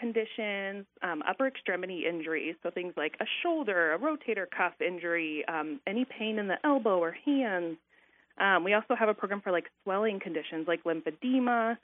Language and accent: English; Shenandoah, Iowa, United States; I actually graduated from Shenandoah, Iowa. So from this area, I went to Omaha at College of St. Mary